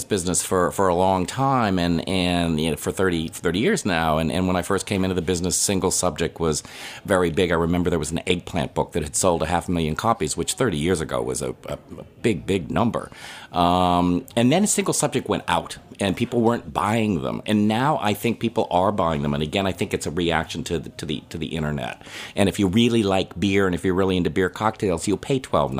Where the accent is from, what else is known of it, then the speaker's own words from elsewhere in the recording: Chicago, Illinois, United States; Maybe that's because I'm from Chicago originally.